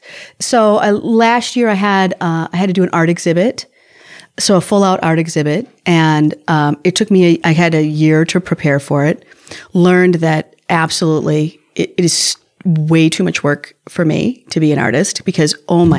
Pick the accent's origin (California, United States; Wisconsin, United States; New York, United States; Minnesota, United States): Minnesota, United States; I did grow up in Minnesota. I grew up in Minnesota, and I have a kind of a weird family dynamic. So we grew up here in the city, and my grandparents had a farm.